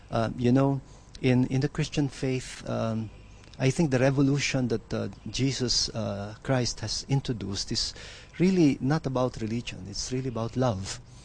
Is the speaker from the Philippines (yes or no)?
yes; Philippines; English is a second language; I come from the Philippines. I am a bishop, a Catholic bishop.